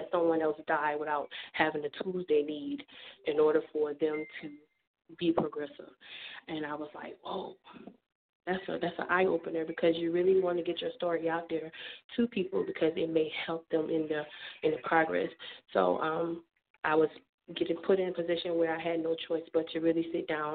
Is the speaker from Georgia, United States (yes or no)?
no; Orangeburg, South Carolina, United States; Yes, so I am a native from Orangeburg, South Carolina.